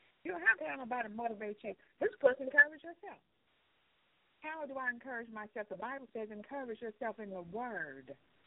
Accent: the South, United States; I'm from the South, so that's how we say it.

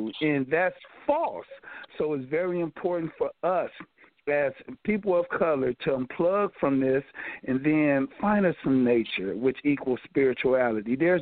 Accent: Los Angeles, California, United States; And I feel that a lot of men, as I did growing up in Watts, I only dealt with masculinity from stick out your chest, young buck.

